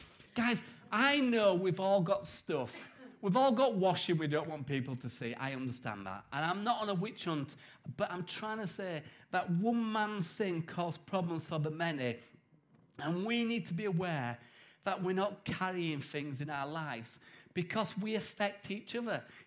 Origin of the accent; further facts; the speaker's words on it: United Kingdom; But being British, we just go, lie, lie, lie, lie, lie.